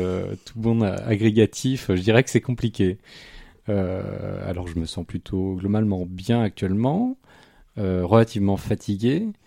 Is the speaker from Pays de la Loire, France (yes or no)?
yes; Arnage, Pays de la Loire, France; j'ai grandi dans la commune d'Arnage, qui se situe au sud du Mans, dans le département de la Sarthe.